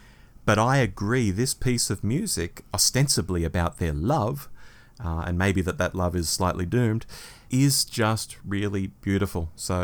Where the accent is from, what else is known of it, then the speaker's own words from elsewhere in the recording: Sydney, New South Wales, Australia; they had come to Sydney, my hometown, Dave, the Emerald City.